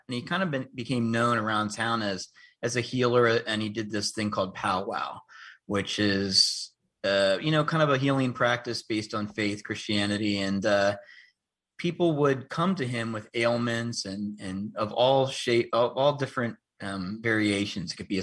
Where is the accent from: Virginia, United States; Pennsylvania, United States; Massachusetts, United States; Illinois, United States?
Pennsylvania, United States; York; I'm from York, Pennsylvania, where the story takes place.